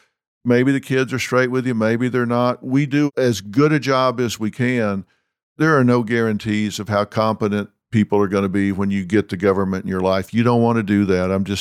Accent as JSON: {"language": "English", "region": "Texas", "country": "United States", "said": "I'm from Texas. We have a home in L.A., and we have a home in Texas."}